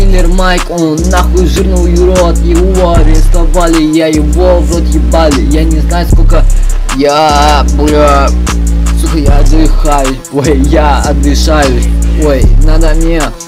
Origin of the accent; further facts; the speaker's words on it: Kazakhstan; потому что я казах